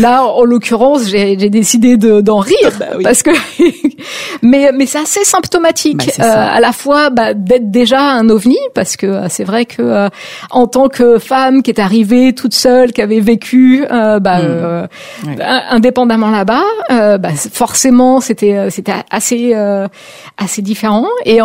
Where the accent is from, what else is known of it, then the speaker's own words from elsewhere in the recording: France; pour le coup, je suis française, perçue comme française